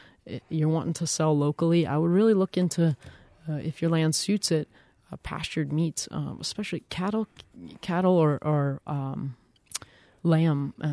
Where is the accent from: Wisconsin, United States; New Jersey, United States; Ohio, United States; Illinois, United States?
Wisconsin, United States; Minocqua; I'm actually from Minocqua, so I do know Rhinelander's weather